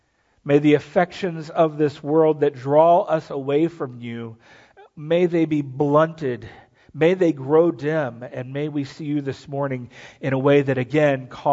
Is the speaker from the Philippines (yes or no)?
no; South Carolina, United States; But my home state of South Carolina has been a place that the eyes of at least the nation have been on